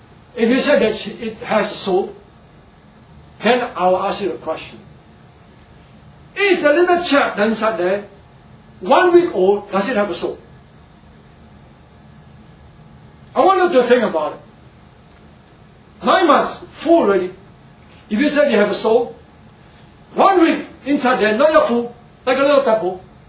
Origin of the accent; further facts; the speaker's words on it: Singapore; I said, no, I'm Singaporean. Oh, you know, no, Ching Chong Chang. You're Chinese. No, I'm a Singaporean. But you look Chinese. I look Chinese, yes.